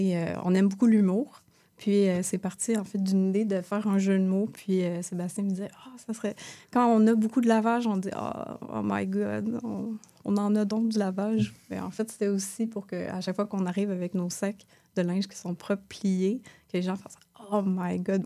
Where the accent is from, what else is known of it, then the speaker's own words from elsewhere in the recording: Quebec, Canada; Moi, je suis une Québécoise pure laine, okay. Comme on dit. Donc, je suis née ici